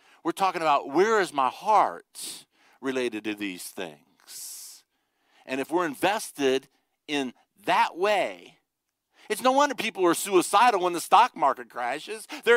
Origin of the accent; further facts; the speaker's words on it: Ohio, United States; I grew up in North Ohio. There was a lot of Mennonites some Amish, and I grew up around those people a lot.